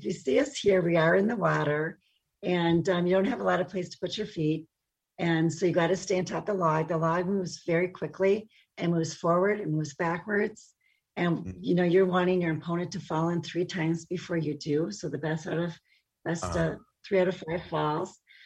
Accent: Hayward, Wisconsin, United States; I grew up in Hayward, Wisconsin, which is home to the World Lumberjack Championships, and that's the log rolling part of me.

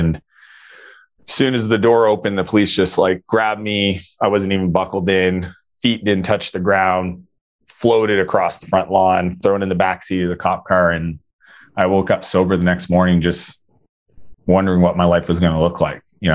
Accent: Atlantic Canada, Canada; I'm from the East Coast of Canada.

